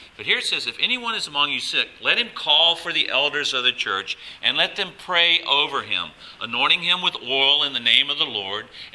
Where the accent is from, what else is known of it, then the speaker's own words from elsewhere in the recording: North Carolina, United States; I'm from North Carolina, United States. I grew up, I never saw an Asian person